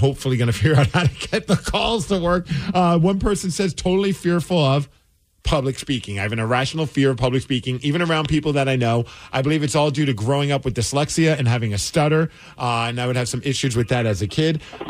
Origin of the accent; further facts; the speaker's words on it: New York City, New York, United States; And also, when growing up in New York, man, there were some, like, almost the size of puppies.